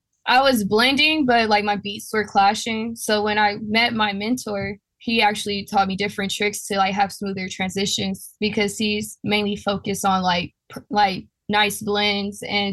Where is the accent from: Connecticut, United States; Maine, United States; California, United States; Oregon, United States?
California, United States; Yeah, I'm from California, so yeah.